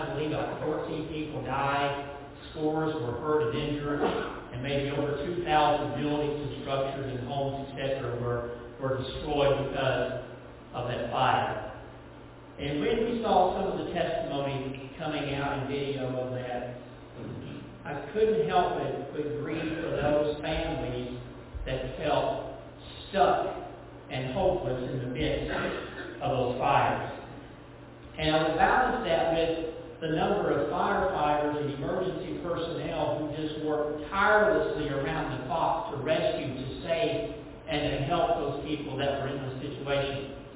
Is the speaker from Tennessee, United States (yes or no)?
yes; Nashville, Tennessee, United States; And for a lot of us, and I grew up in Nashville, Tennessee, our family, we'd go at least once a year to Gatlinburg.